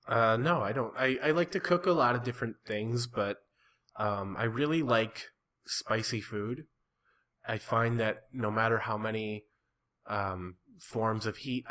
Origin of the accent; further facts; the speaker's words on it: Cadillac, Michigan, United States; also born or lived in Traverse City; I come from Cadillac, Michigan. I moved to Traverse City, Michigan. Then I moved down here. I'm taking steps every time I move. I move to a bigger city, it seems like.